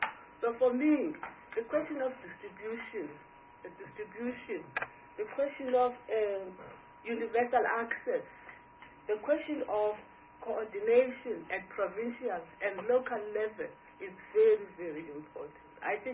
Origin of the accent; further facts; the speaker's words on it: Eastern Cape, South Africa; I come from the Eastern Cape too. I don't mean East London. I don't mean Port Elizabeth. I mean the actual village out there